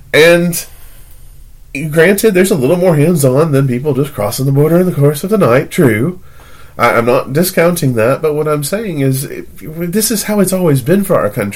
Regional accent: Tennessee, United States; In my hometown in Tennessee, we had Spirit Week for homecoming.

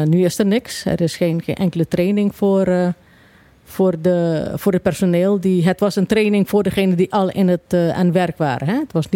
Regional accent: Caribbean Netherlands; Ik ben geboren op Bonaire. Ik ben opgegroeid in het gebouw waar wij nu zitten met deze programma.

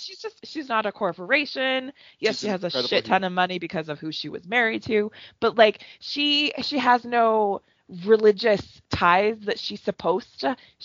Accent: Canada; Makes me enraged, especially as a Canadian who knows that there's multiple communities on reservations that don't have drinking water

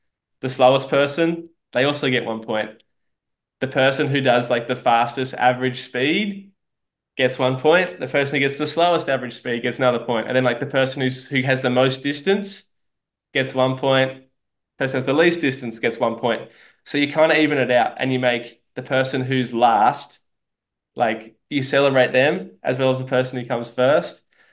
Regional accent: Sydney, New South Wales, Australia; there's also a race in Sydney, my hometown, called the 20 Beaches

